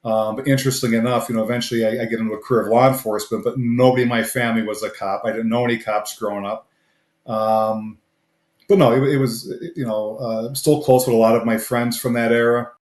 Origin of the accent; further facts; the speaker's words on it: Pennsylvania, United States; about an hour north. I grew up in Luzerne County in Swordsville Borough.